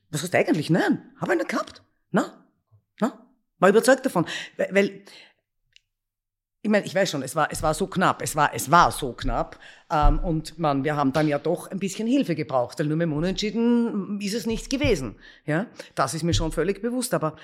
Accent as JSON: {"language": "German", "region": "Vienna", "country": "Austria", "said": "Ich bin Wienerin."}